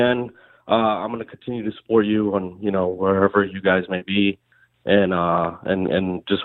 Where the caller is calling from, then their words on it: New York, United States; Hi, I'm calling from the People's Republic of New York.